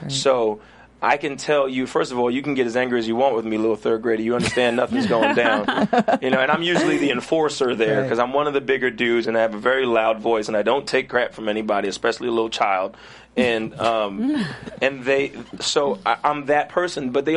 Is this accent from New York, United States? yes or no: yes; Brooklyn, New York, United States; Well, I grew up in Flatbush, Brooklyn, New York. So it's something I'm very accustomed to.